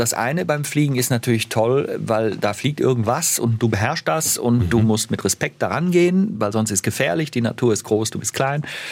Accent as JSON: {"language": "German", "town": "Bonn", "region": "North Rhine-Westphalia", "country": "Germany", "tie": "born or raised there", "said": "ich bin ja in Bonn geboren. Ich bin ja tatsächlich Rheinländer. Ich weiß ja nicht, ob die Leute das wissen. Aber ich bin aus dem Rheinland. Nee, aber ich habe dann das Hochdeutsche was gelernt mit der Zeit."}